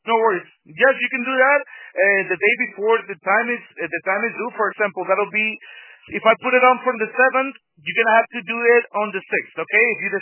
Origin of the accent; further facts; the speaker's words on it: Mexico; accent: Mexican; English is a second language; now in United States; I'm not originally from this country, as you can see. As you can see with my accent, I'm Mexican. So I had a rough coming here from the U.S. I came here 10 years ago